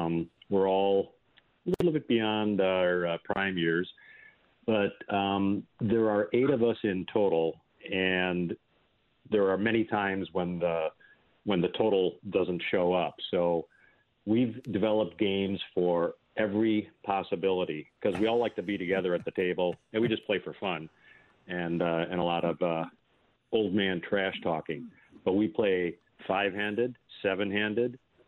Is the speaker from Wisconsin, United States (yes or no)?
yes; Menomonee Falls, Wisconsin, United States; I grew up in Menominee Falls, actually.